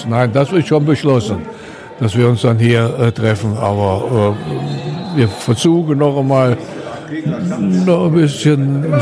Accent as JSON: {"language": "German", "town": "Cuxhaven", "region": "Lower Saxony", "country": "Germany", "tie": "born or raised there", "moved": "as an adult", "lives_now": "Helmershausen, Germany", "said": "Ich bin in Cuxhaven groß geworden und habe dann 1963 geheiratet und hierher gekommen und ich bin voll integriert. Ich möchte in Cuxhaven nicht mehr leben."}